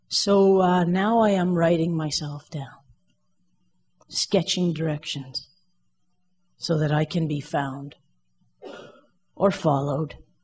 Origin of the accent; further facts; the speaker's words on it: Canada; Now, I'm Canadian.